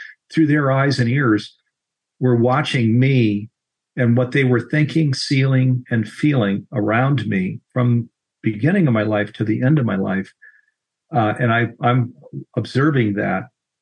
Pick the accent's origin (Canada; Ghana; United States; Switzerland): United States; California; I come from Silicon Valley where I understand that environment.